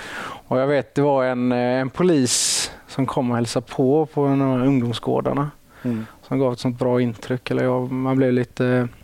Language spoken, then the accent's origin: Swedish; Västra Götaland County, Sweden; accent: Gothenburg; Ja, jag får inte säga att jag är göteborgare för jag bor utanför.